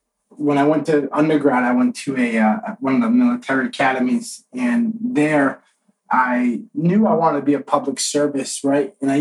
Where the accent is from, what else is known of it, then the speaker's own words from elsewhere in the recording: Vermont, United States; now in Miami, United States; Right now, I am in Miami. I'm not originally from South Florida or the Miami area. I'm from up north, Vermont